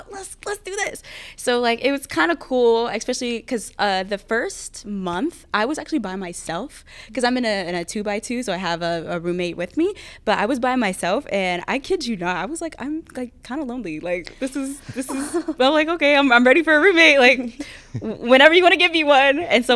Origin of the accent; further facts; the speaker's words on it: Georgia, United States; because I'm from Northern Georgia, so we do get a little, you know, brisk.